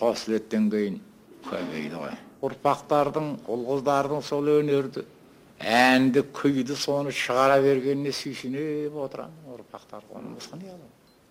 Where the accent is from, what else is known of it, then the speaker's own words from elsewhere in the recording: Kordai, Jambyl Region, Kazakhstan; туып өскен жерім. Сол маңай. Қордайдың көлемі сол.